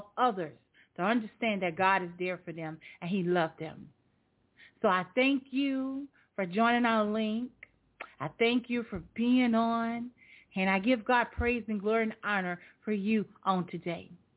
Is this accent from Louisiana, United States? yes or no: yes; New Orleans, Louisiana, United States; if you hear like a little accent in my voice, I'm from New Orleans